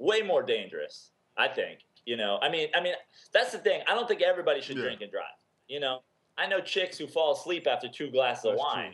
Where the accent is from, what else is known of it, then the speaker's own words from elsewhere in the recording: Westchester, New York, United States; And, you know, growing up, I grew up in Westchester, so just north mm-hmm. of the city. And I had a great house, great neighborhood.